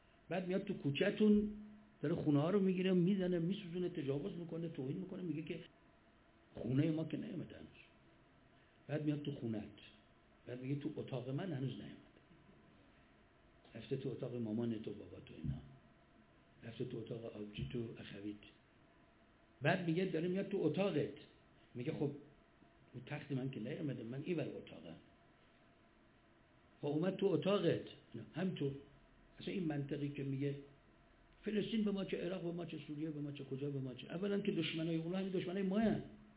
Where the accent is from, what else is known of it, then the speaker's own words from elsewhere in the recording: Mashhad, Razavi Khorasan, Iran; بعد میاد تهران مشهد، ما مشهدیم، به تهران چه ربطی؟